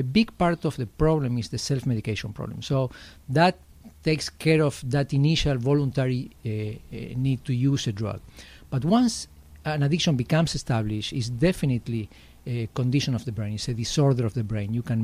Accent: Argentina; English is a second language; moved away as an adult; I'm from Argentina. I left very young, though. I was 18 when I left. I've been in the country for 32 years.

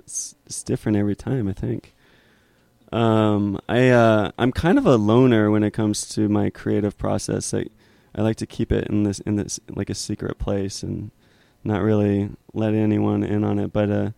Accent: California, United States; now in Hudson, United States; And I'm from California, the Mojave Desert.

